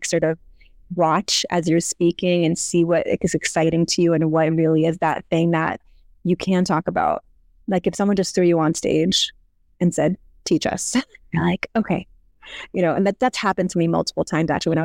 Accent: New York, United States; And yes, I'm a New Yorker, like, I talk fast

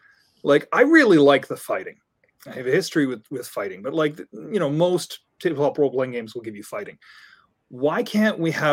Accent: Canada; Most of my work has been at a Pendlehaven Press, which is Canadian. I'm Canadian as well.

